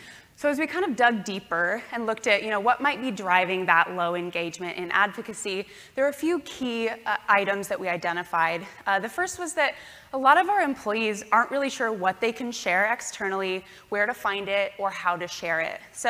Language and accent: English; Iowa, United States; now in Portland, United States; I was born and raised in Iowa. I now call Portland, Oregon home.